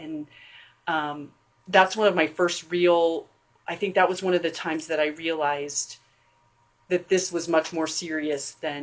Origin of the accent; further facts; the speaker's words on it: Midwest, United States; especially here when we growing up in the Midwest.